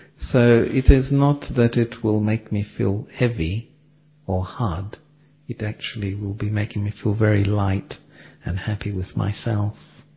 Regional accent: Australia; like I was brought up in Australia

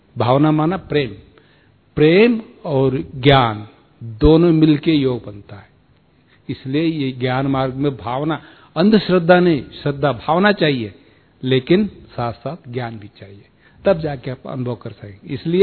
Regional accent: South India, India; moved away; also born or lived in Delhi; मैं साउथ में पैदा हुआ, साउथ में पढ़ा, साउथ में ज्ञान लिया, फिर दिल्ली में जाके सेवा किया, फिर मधुबन आया

